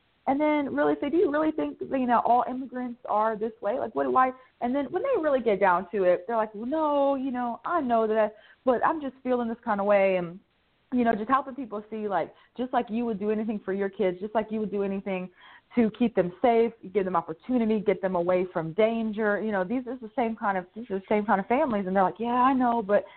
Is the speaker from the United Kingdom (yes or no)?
no; Louisiana, United States; I'm from South Louisiana, so you have, like, the working poor, you have white poor people